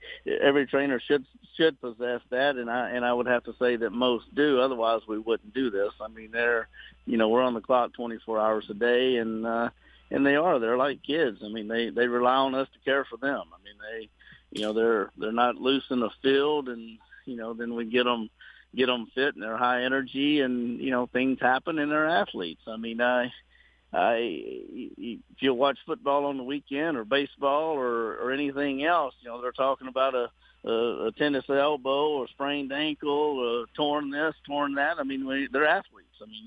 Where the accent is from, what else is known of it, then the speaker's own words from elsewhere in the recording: Texas, United States; I'm a Cajun boy. I'm a Texas Cajun boy.